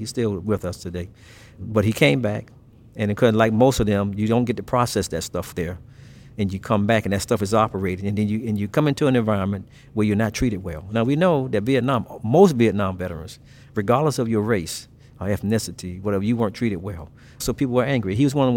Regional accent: North Carolina, United States; also born or lived in New York; I was born in New York. My father was killed violently. And so my mother got us out. I was maybe four. And we moved to North Carolina, which is that's where I actually grew up as a child.

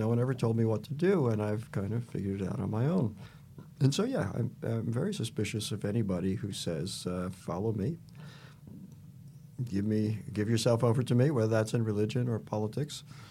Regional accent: New York, United States; I grew up in New York. I'd never been west of the Hudson River until I went to the IR Writers' Workshop.

